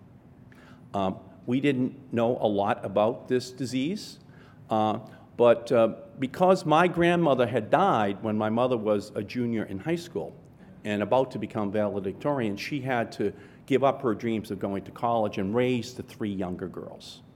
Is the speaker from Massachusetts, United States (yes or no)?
yes; Boston, Massachusetts, United States; I'm an Irish Catholic politician from Boston.